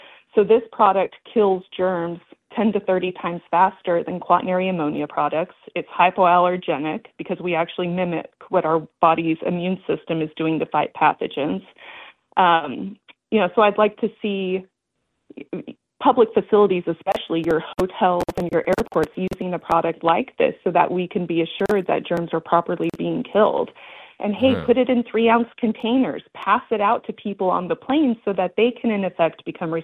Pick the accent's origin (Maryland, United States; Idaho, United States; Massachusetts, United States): Idaho, United States; I'm from Idaho, from the mountains of Idaho, so ticks are pretty prevalent up there.